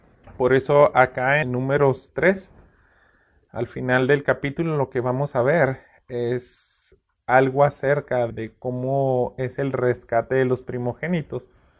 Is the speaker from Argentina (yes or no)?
no; Mexico; pues nosotros somos mexicanos, estamos viviendo poco más de 3.000 años que sucedió eso